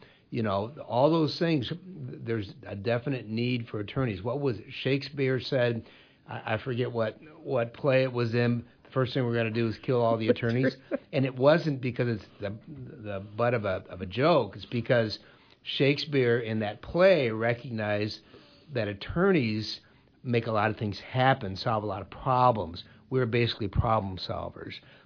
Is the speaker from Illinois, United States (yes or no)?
yes; Quincy, Illinois, United States; For sure, the quality of life, Quincy, Illinois is great. Adams County is great. Central Illinois is great.